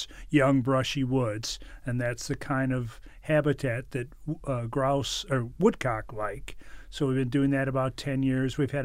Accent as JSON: {"language": "English", "region": "Michigan", "country": "United States", "tie": "born or raised there", "said": "I grew up in Michigan"}